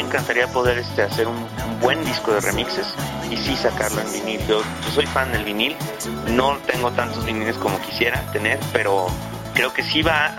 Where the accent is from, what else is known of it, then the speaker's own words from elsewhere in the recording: Guadalajara, Jalisco, Mexico; La ciudad de donde yo vengo, que es Guadalajara